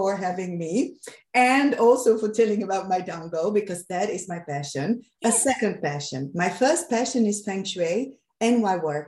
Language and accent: English; Slovakia; English is a second language; now in Netherlands; I'm originally from Slovakia.